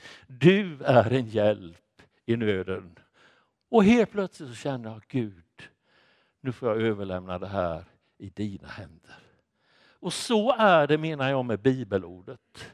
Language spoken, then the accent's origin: Swedish; Småland, Sweden; Jag är ju smålänning, som ni kanske vet. Och där säger vi inte begrunda, utan där säger vi att vi ber och grunnar.